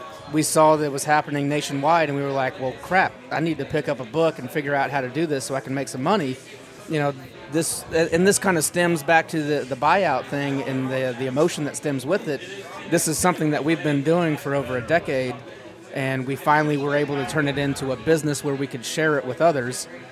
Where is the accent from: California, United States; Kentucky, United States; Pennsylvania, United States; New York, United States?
Kentucky, United States; Lexington; being being born and raised in Lexington and having a certain perspective on you know, how Lexington has progressed through the years